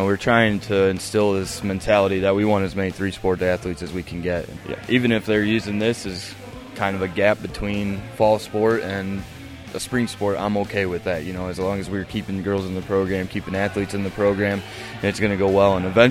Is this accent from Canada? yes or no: no; Dixon, Illinois, United States; I grew up in Dixon, Illinois. I went and graduated from Dixon.